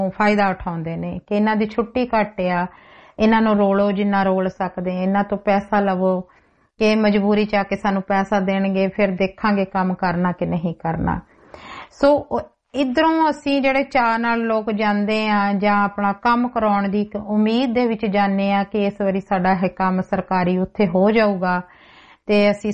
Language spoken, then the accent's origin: Punjabi; Punjab, India; moved away; ਮੈਂ ਪੰਜਾਬ ਤੋਂ ਆਈ ਹਾਂ, ਮੈਂ ਵੀ ਆਪਣਾ ਪੰਜਾਬ ਛੱਡ ਕੇ ਆਈ ਹਾਂ।